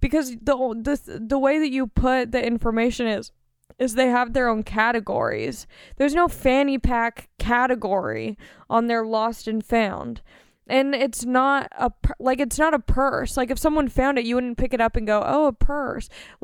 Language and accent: English; Long Beach, California, United States; I'm from Long Beach. I grew up in LA County.